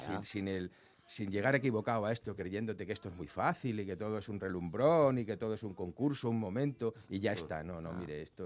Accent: Andalusia, Spain; now in Madrid, Spain; Yo soy madrileño de nacimiento y andaluz de crecimiento.

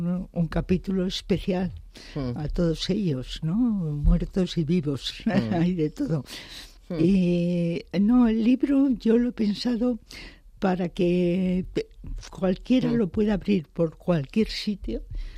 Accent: Madrid, Community of Madrid, Spain; porque además soy madrileña.

